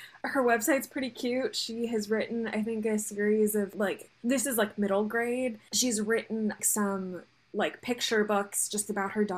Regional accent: Maryland, United States; I went to the beaches in Delaware. I'm from Maryland, went there every once in a while

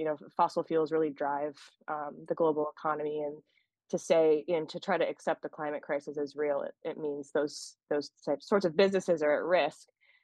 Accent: Midwest, United States; So I am from the Midwest.

